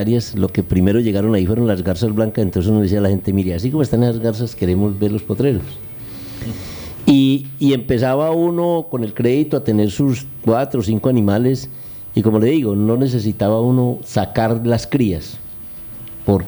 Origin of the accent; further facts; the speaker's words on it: Valle del Cauca, Colombia; moved away; yo vengo del Valle del Cauca. Yo me vine del Valle del Cauca porque yo allá estaba, yo estaba en el magisterio, pero mi papá era cafetero, totalmente cafetero